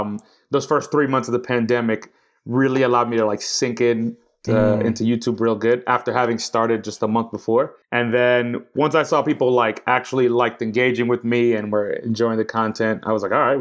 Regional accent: New York City, New York, United States; I'm from New York City. I'm from Uptown, Washington Heights, where all the Dominicans are at. That's my people.

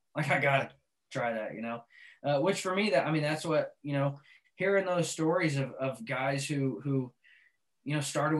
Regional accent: Arkansas, United States; I grew up in Arkansas, so I just love his little redneck sayings, man.

